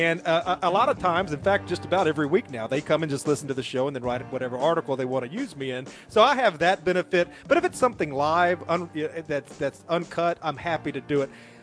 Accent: the South, United States; I just can't understand proper English as he speaks it, so I'm from the South, you know.

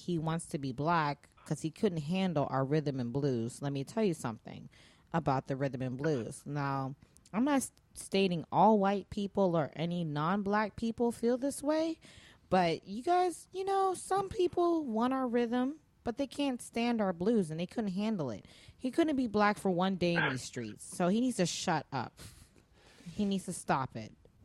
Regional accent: Dominican Republic; I am from Dominican Republic, and my father's side is black and Indian, and I identify as black.

